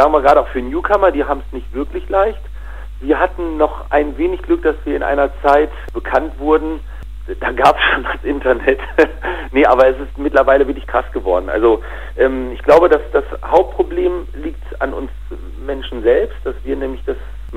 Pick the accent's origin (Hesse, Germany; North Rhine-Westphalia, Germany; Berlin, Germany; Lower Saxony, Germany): Lower Saxony, Germany; Hannover; Ich komme ja aus Hannover und habe hier auf den umliegenden Dörfern viele Freunde